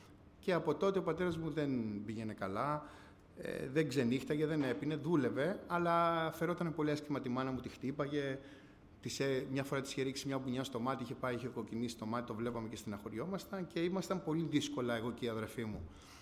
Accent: Corfu, Ionian Islands, Greece; now in Athens, Greece; Κατάγομαι από την Κέρκυρα. … Ήρθαμε πριν κάποια χρόνια στην Αθήνα. Μέναμε στην Ανθούσα.

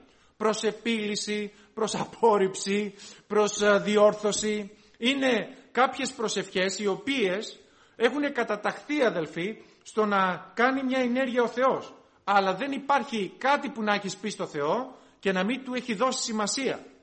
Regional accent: Chalkida, Central Greece, Greece; επειδή είμαι από Χαλκίδα εγώ.

